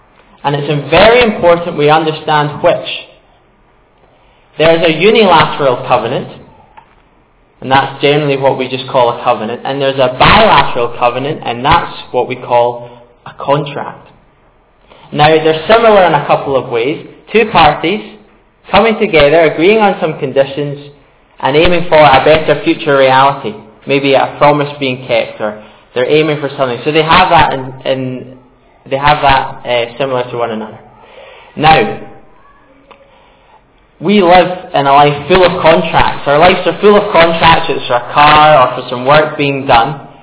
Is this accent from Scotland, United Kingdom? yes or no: yes; Portree, Scotland, United Kingdom; also born or lived in Staffin / Stirling / Glasgow; I grew up in Staffan from 0 to about 6, and then moved to Portree. The bright lights of Portree, it was like a city to me at the time. And lived here till I was 19